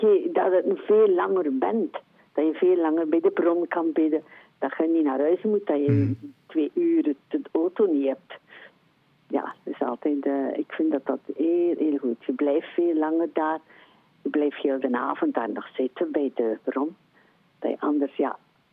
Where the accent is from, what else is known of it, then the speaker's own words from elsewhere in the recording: Ypres, West Flanders, Belgium; Maar ik ben van Ieper, van West-Vlaanderen, maar daar gingen wij nooit naar Banuur.